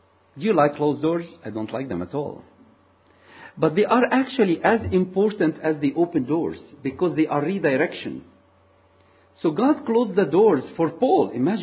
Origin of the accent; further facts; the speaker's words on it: East Kilbride, Scotland, United Kingdom; As you can guess from my accent, I'm not born in Glasgow. I'm from East Kilbride, actually.